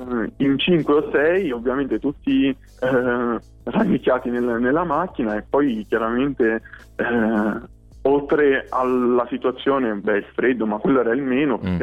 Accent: Monte San Giovanni Campano, Lazio, Italy; now in Pesaro, Italy; Io originario sono di un piccolo paesino in provincia di Frosinone, si chiama Monte San Giovanni Campano

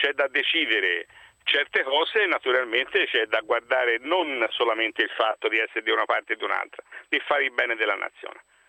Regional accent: Florence, Tuscany, Italy; Quindi sono fiorentino dell'Interland, ecco.

